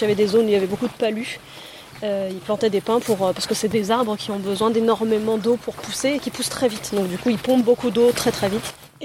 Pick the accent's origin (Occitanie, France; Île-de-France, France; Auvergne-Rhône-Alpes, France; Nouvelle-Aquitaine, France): Nouvelle-Aquitaine, France; Je viens de Corrèze, je peux me permettre. J'ai vécu là-bas